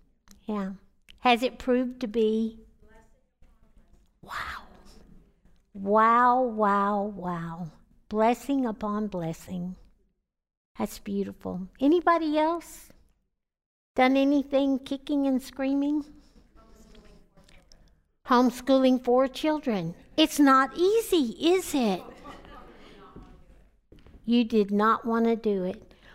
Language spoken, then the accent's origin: English; Texas, United States; now in Nebraska, United States; But you know what? I didn't want to move to Nebraska. I'm from Texas.